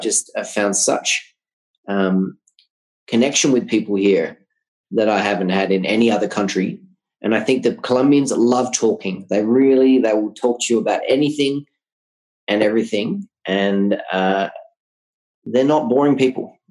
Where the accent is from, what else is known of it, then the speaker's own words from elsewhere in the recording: Australia; Yes, I'm foreigner. Yes, I'm an Australian, but no, I'm not a sex tourist.